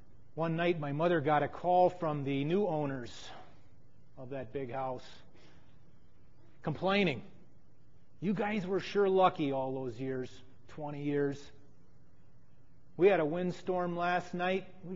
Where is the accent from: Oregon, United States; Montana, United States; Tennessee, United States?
Oregon, United States; In my home state of Oregon, they use the Indian name Chinook.